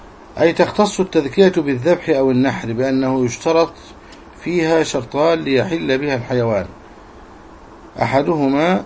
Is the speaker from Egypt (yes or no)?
yes; Egypt; وهذه كلمة عامية منتشرة عندنا في مصر